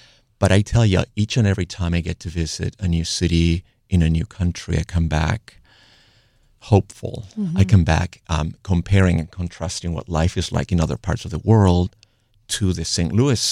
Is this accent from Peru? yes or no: yes; Peru; I grew up in Peru, as you said, where in the educational system, you have to learn geography.